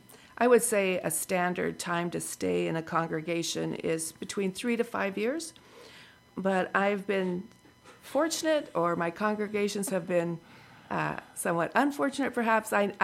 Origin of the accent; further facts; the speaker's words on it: Kamloops, British Columbia, Canada; Oh, no, I love Salmon Arm, but I grew up in Kamloops